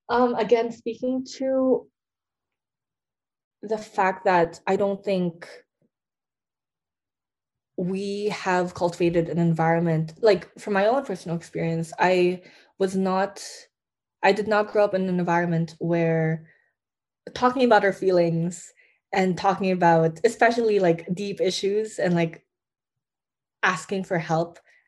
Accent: Philippines; And like my own habits that I see at home and that I've seen growing up in the Philippines.

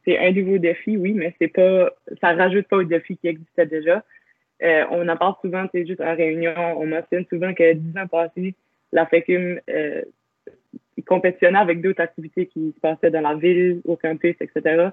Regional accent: Edmonton, Alberta, Canada; now in Moncton, Canada; Je suis originaire du Nord-Ouest, d'Edmonton, plus précisément. Puis ça fait déjà depuis 2016 que je suis étudiante à l'Université de Moncton, campus de Moncton.

